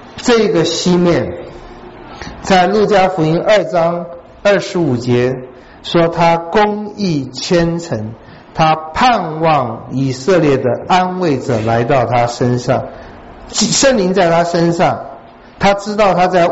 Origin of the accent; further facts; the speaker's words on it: China; 我们中国人再勇敢的常常也不敢面对死亡，我们通常都不敢提死